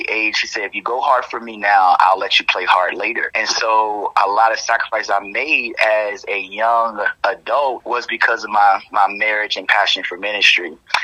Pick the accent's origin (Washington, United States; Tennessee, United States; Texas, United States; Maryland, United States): Maryland, United States; Baltimore; now in Atlanta, United States; I'm from Baltimore, Maryland. I was born and raised in the inner city on the east side, that is Federal and Patterson, and I loved my city. Ended up navigating and migrating to Atlanta, Georgia with my parents.